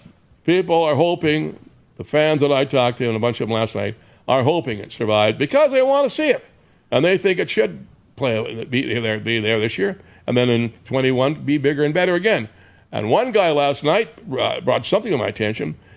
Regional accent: Canada; I hope, as a Canadian, a bunch of Canadians will band together

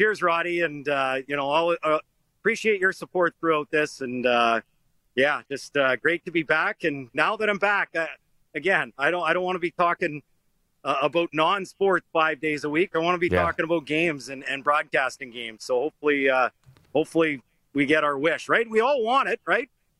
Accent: Edmonton, Alberta, Canada; I'm from Edmonton.

